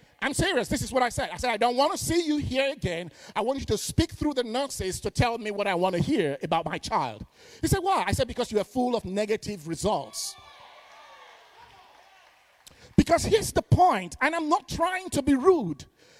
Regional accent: Nigeria; I'm Nigerian, y'all.

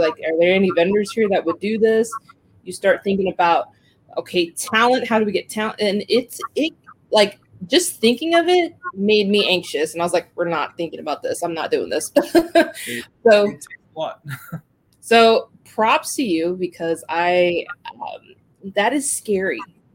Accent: New Mexico, United States; moved away; because I'm originally from New Mexico, you know, and, you know, we do have Albuquerque Comic Con. I live here in California, obviously

